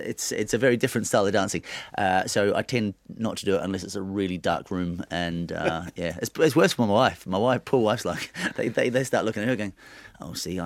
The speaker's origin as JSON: {"language": "English", "country": "New Zealand", "said": "I'm from New Zealand, so rugby was the thing."}